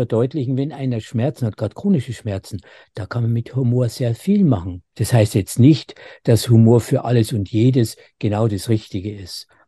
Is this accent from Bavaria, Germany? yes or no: yes; Bavaria, Germany; Und als Bayer sage ich natürlich, wissen Sie, es ist nicht gerade der Chiemsee